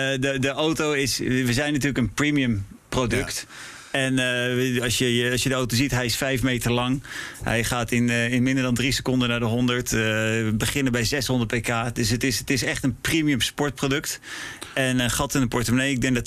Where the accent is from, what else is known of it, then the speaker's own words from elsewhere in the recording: Netherlands; Kijk, ik ben Nederlander, maar het was zeker niet een gegeven dat het in Nederland zou moeten komen.